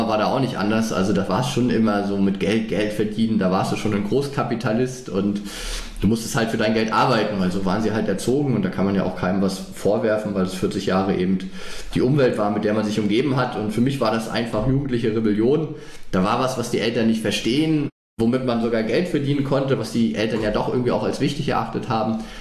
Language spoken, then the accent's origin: German; Frankfurt, Germany; für mich jetzt als Frankfurter momentan die Wahlheimat eher wieder an die Ostsee geht